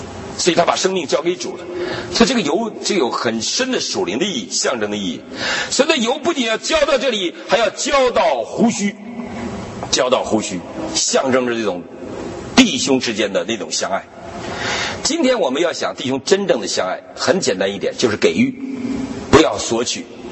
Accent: China; now in United States; 我们过去小时候在中国大陆

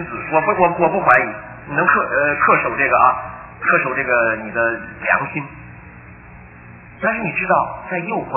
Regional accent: China; 我们是社会主义国家出来的，哎，我们就是这么长大的

